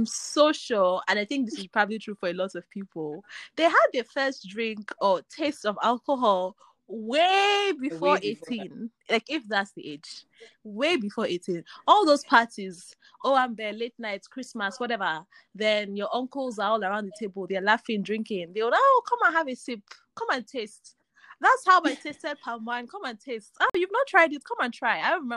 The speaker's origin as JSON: {"language": "English", "country": "Nigeria", "said": "It's hard, I think, being a Nigerian."}